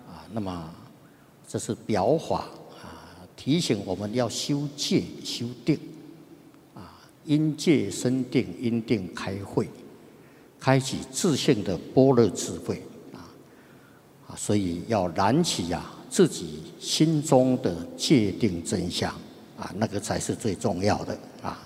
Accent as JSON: {"language": "Chinese", "country": "Taiwan", "accent": "Taiwanese", "said": "那么教我们啊，教我呢，我是台湾腔啊。"}